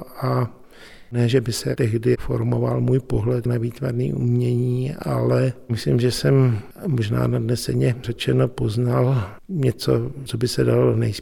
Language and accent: Czech; Hradec Králové Region, Czechia; also born or lived in Prague; přestože jsem se narodil v Praze, tak Když se mě někdo zeptá, odkud jsem, tak řeknu, jako, že jsem z Náchodska